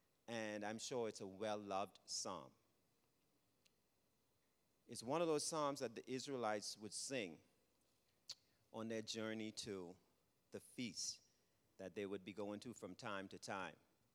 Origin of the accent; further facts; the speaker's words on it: Bimini, Bahamas; my church growing up in Bimini in the Bahamas